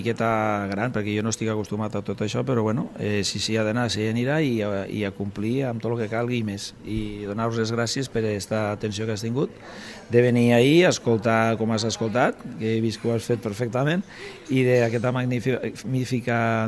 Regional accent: Catalonia, Spain; com a catalans que som, tenim que guardar les tradicions

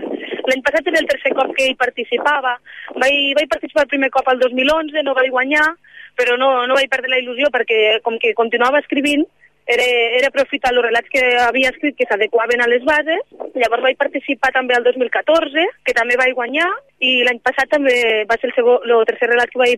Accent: Flix, Catalonia, Spain; de la Marta Rojals, de la Palma d'Ebre, o sigui, convilatana gairebé meua, que jo soc de Flix

